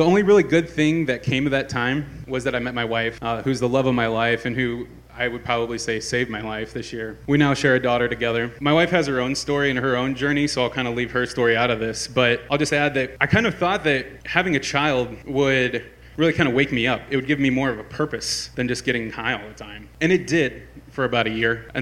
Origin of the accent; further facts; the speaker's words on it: Fort Wayne, Indiana, United States; So I was born and raised here in Fort Wayne, Indiana. I grew up here in the late 80s and into the 90s, which was a really good time.